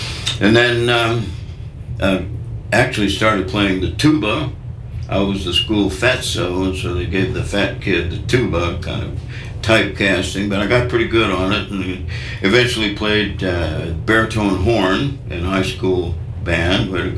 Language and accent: English; St. Charles, Missouri, United States; I grew up sitting next to my father in Emmanuel Lutheran Church in St. Charles, Missouri. It's my hometown.